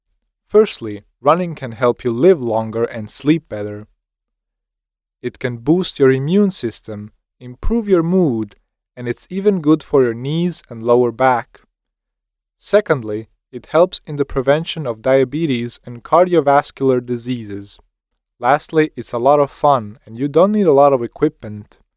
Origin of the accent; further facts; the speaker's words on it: Sweden; I come from Sweden.